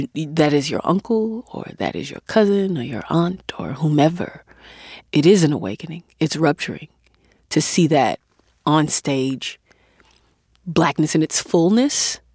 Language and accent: English; Atlanta, Georgia, United States; I'm from Atlanta. And so a lot of my mentors, my OGs, were people who did these works.